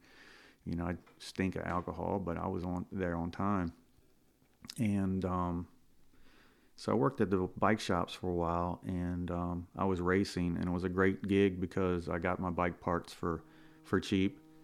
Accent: Deal, Maryland, United States; born there; I was born in Deal, Maryland.

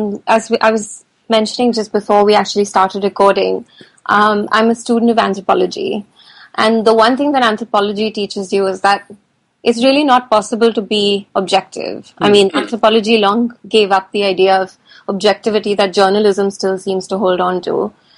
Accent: Mumbai, Maharashtra, India; I had a scrapbook as a teenager growing up in Mumbai

